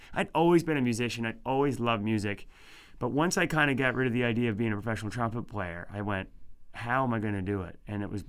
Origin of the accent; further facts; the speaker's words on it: New Brunswick, Canada; now in Nova Scotia, Canada; I'm actually from New Brunswick, and I live in Nova Scotia now.